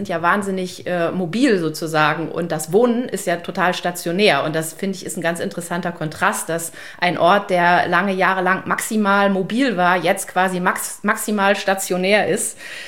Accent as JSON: {"language": "German", "country": "Germany", "said": "ich komme nicht aus Bremen, aber aus der Nähe"}